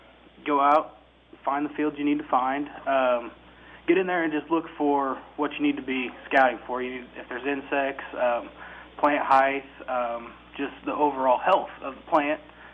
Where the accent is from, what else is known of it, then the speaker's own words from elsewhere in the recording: Pawnee, Illinois, United States; I'm from Pawnee, so not too far. And this is pretty much my central home area. We farmed. I've been from a farming family in this area, so I know a lot about it.